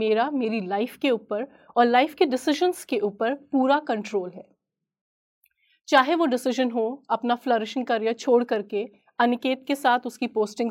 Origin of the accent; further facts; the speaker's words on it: Nainital, Uttarakhand, India; मैं नैनीताल में ही पली बड़ी